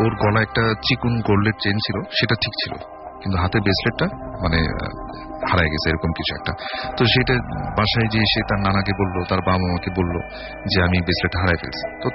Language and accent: Bangla; Dhaka, Dhaka Division, Bangladesh; পুরান ঢাকা থেকে এসেছি।